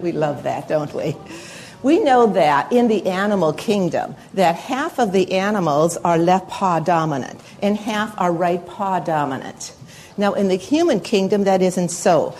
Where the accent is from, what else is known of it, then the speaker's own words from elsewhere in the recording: Denver, Colorado, United States; And we're from Denver, Colorado, by the way, where it's like dry.